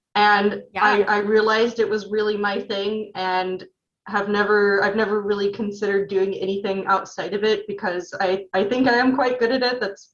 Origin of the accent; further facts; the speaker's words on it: Oregon, United States; I mean, I'm originally from Oregon, so the climate's pretty much the same.